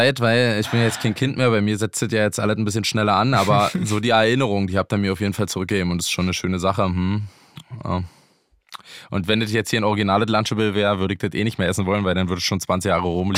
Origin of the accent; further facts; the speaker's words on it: Fürstenwalde, Brandenburg, Germany; Also Fürstenwalde war in meiner Jugend perfekter. Also ich hätte besser hätte ich nicht aufwachsen können.